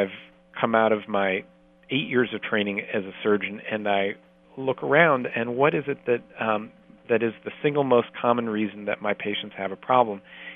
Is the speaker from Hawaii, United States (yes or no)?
no; Ohio, United States; Well, my family is Indian originally, but I grew up in Ohio.